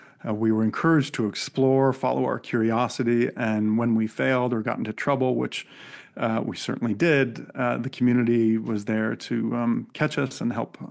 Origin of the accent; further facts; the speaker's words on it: Vermont, United States; it really goes back to my childhood as a young boy growing up in the Green Mountain state of Vermont.